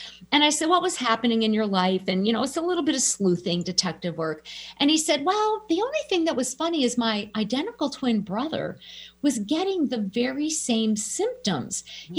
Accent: Minnesota, United States; And I'm a Minnesotan. I can sit there and go, I weathered negative 40 3 days in a row

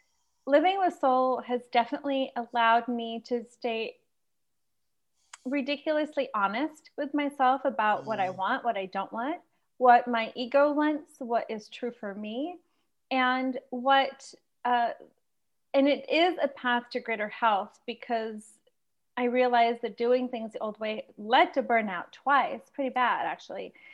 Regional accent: New York, United States; now in California, United States; I'm former New Yorker living in California.

